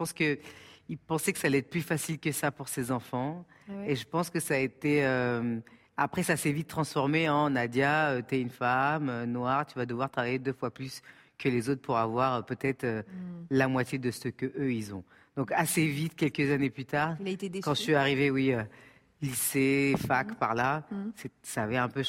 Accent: France; born there; Je suis d'origine comorienne, je suis née en France. J'ai voyagé tout le temps depuis que je suis jeune

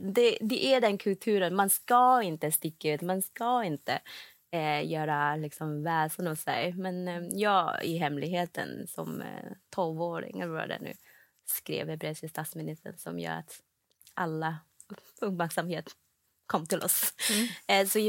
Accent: Malaysia; now in Sweden; Jag växte upp i Malaysia och min familj, de är ganska liberala för att vara asiater kan man säga.

